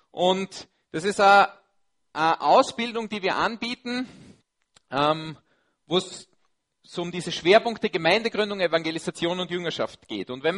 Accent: Linz, Upper Austria, Austria; Ich komme aus Linz, bin verheiratet, habe eine kleine Tochter.

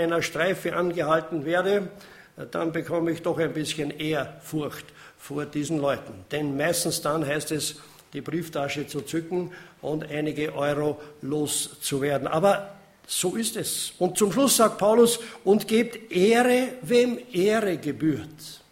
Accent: Austria; Bei uns in Österreich, wir sind ja das Volk der Meckerer und nicht unbedingt das Volk der Ehrer.

